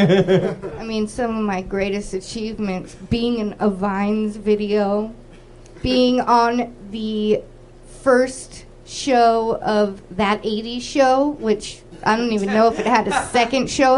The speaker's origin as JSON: {"language": "English", "region": "California", "country": "United States", "said": "I guess it depends which part of Orange County you're from. I'm from South County by the nuclear power plant."}